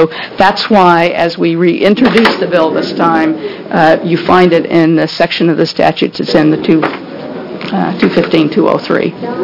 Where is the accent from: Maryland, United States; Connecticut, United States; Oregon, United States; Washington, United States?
Oregon, United States; Silverton; I'm from Silverton, Oregon.